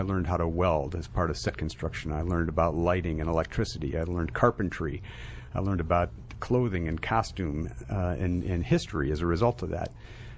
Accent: Minneapolis, Minnesota, United States; Grew up in Minneapolis, Minnesota, cold country.

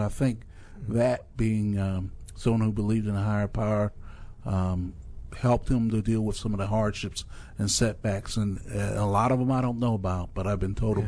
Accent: Lynchburg, Virginia, United States; You know, where I grew up in Lynchburg, Virginia, it was big enough to where you had all the modern conveniences and technology

